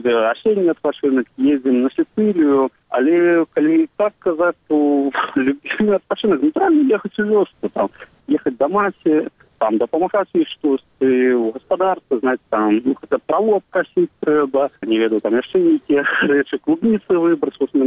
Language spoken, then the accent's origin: Belarusian; Minsk Region, Belarus; я сам з Барысаўскага раёну